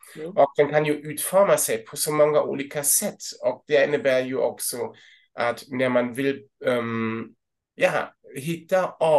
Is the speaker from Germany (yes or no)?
yes; Lübeck, Schleswig-Holstein, Germany; Swedish is a second language; moved away as an adult; now in Sweden; jag kommer inte från Sverige. Jag kommer från Tyskland, från norra Tyskland, Lübeck. Men jag flyttade 2009 till Sverige för att jobba som en forskare här vid Uppsala universitet. Och nu är det 2023 och jag är fortfarande här